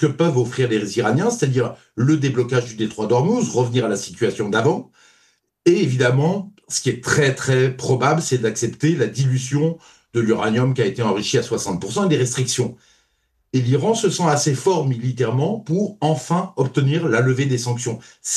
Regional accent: France; Vous savez, en tant que Français, il y a plein de régimes qui ne nous plaisent pas.

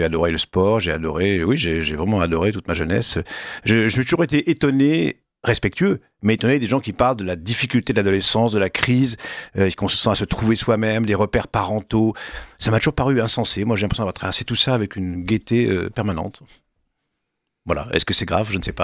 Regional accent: Lyon, Auvergne-Rhône-Alpes, France; revenant de ce séjour, donc je rentrant chez moi à Lyon, discutant avec mes parents

